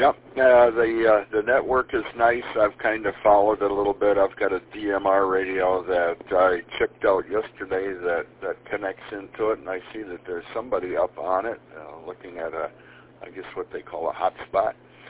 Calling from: Manistee, Michigan, United States; I'm down in Manistee

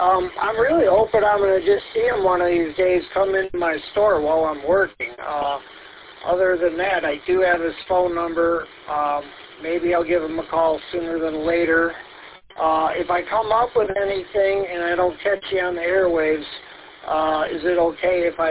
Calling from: Groveland Township, Michigan, United States; And I'm transmitting from Groveland Township, Michigan. Over.

